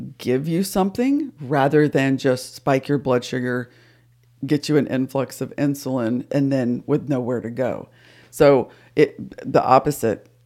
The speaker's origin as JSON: {"language": "English", "region": "the South", "country": "United States", "tie": "born or raised there", "said": "Y'all, whenever we were growing up, everything was a Coke. It didn't matter. It did not matter what it was. We're from the South, so I'm just diverging here."}